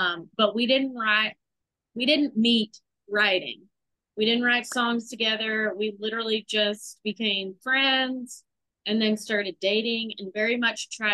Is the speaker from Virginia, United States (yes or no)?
no; Texas, United States; I mean, I'm a Cowboys fan because I'm a Texan